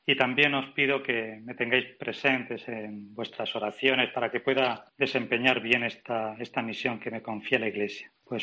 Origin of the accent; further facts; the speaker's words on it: María, Andalusia, Spain; siempre tengo mucha relación y mantengo un vínculo muy estrecho con mi pueblo de María, con mi gente de María